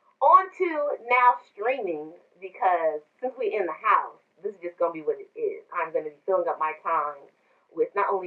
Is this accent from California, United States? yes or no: yes; California, United States; my grandmother is from California, my mother is from California, and I'm from California. We're all born here.